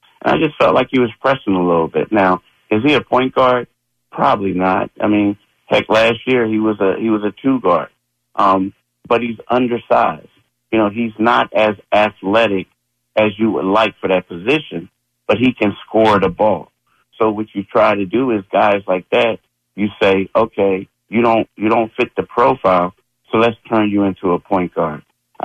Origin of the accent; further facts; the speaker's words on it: Philadelphia, Pennsylvania, United States; Again, I'm a Philadelphian. I love my city, this and that.